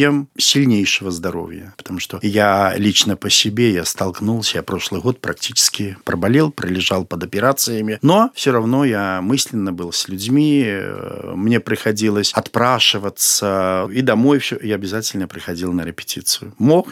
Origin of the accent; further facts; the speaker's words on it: Minsk Region, Belarus; now in Barysaw, Belarus; покуда я пришел в Борисов, я из Крупского района, я тоже был там заведующим сельским домом культуры.